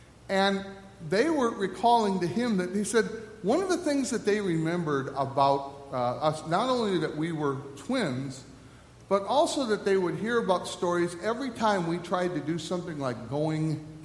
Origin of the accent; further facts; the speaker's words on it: Midwest, United States; also born or lived in El Paso, Texas; I grew up in the Midwest where there wasn't a lot of cognizance about the stuff that was going on. But then my parents moved to El Paso, Texas.